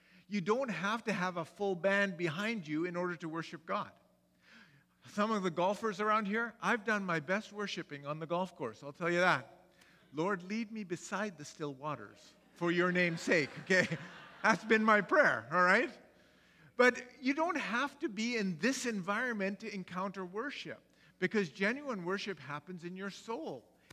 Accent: Karachi, Sindh, Pakistan; I grew up in Pakistan. I was born in Karachi, Pakistan. For the first 10 years of my life, I was not a Christian. Well, I was a Muslim because my mother was a Muslim and my father was Anglican.

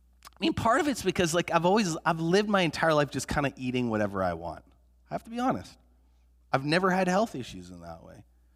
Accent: Canada; And it struck me as a young person growing up in Canada how discontent oftentimes we are

